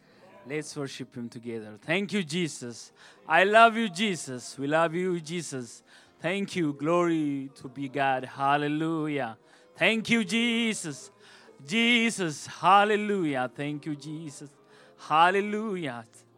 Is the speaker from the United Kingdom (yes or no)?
no; Ethiopia; English is a second language; now in United States; When we came from Ethiopia, it took us about 44 hours from Ethiopia to United States.